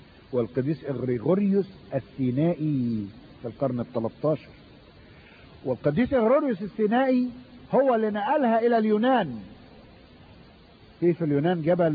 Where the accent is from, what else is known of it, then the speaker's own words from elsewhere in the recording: Egypt; والسياحة في روسيا بتختلف عن السياحة في مفهومها عندنا في مصر. سائح عندنا في مصر ده شخص بيخش الى البرية الجوانية